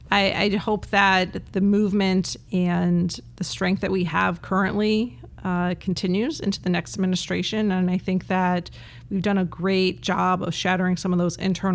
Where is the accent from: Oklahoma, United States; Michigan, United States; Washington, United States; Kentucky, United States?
Michigan, United States; when I was growing up in Michigan, I'm a product of Michigan Public High School.